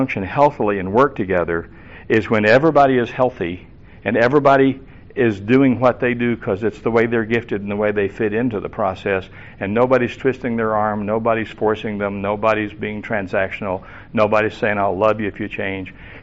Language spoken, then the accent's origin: English; Tennessee, United States; But actually, growing up in Tennessee, I was prepared for that culture and knew that I understood it.